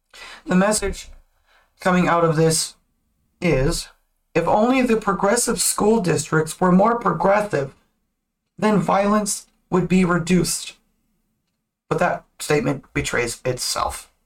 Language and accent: English; Philippines; And then there was one that used to make fun of me for being Filipino because he didn't even know what the Philippines was.